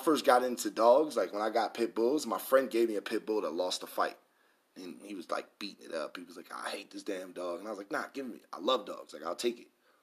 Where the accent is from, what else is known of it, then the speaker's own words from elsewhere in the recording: New York City, New York, United States; And you know I live in Harlem, right? I'm from Harlem, so it's right there.